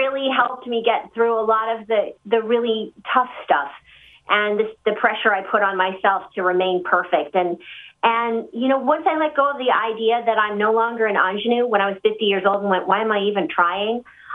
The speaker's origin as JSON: {"language": "English", "town": "Los Angeles", "region": "California", "country": "United States", "tie": "born or raised there", "said": "But I grew up in the suburbs. I grew up in Los Angeles. You know, I was a valley girl, really."}